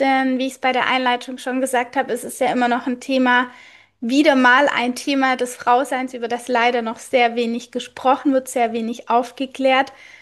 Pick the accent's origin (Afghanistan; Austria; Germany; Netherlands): Germany; Baden-Württemberg; Ja, das ist bei uns in Schwaben auch so. Der Fuß geht vom großen Zeh bis zur Hüfte hoch.